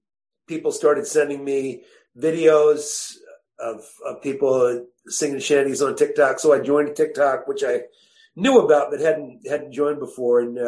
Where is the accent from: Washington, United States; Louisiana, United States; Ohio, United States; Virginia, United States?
Virginia, United States; I started playing music when I was about 9 years old and growing up in Virginia